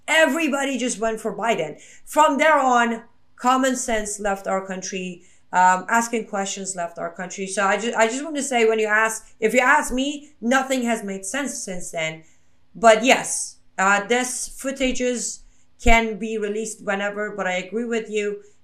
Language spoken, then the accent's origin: English; Iran; I was born and raised in Islamic Republic of Iran. And I was pretty much raised by, you know, the Islamic tyrants in Iran.